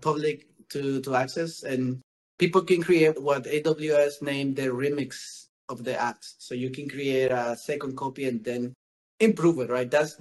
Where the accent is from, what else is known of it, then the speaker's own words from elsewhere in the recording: Nicaragua; English is a second language; also born or lived in Finland; now in Canada; obviously it was cultural shock for me switching countries from Finland, but I am originally from Nicaragua.